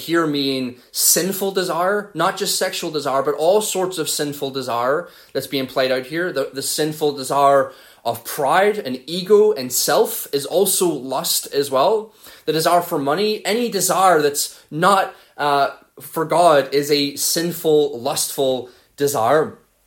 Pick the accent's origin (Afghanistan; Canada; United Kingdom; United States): United Kingdom; North East England; accent: Mackem; my accent will turn into a Macam one and her one will turn into a Belfast one.